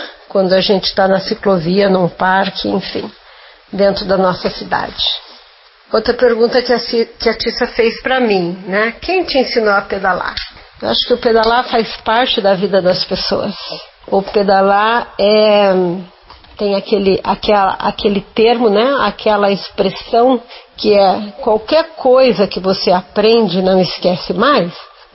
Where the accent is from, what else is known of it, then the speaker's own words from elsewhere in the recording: São Paulo, Brazil; morava em São Paulo, eu sou paulista